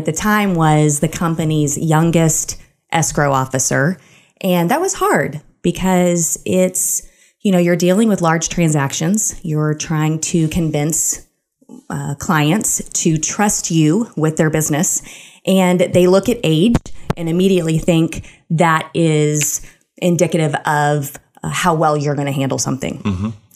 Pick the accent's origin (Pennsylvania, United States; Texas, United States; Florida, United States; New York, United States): Texas, United States; Plano; So I was raised in Plano. My dad actually lives at the same house that I came home to as a baby.